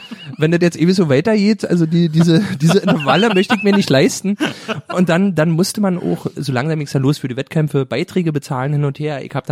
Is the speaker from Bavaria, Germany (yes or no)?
no; Berlin, Germany; Ich bin ja schon immer schon. Berliner.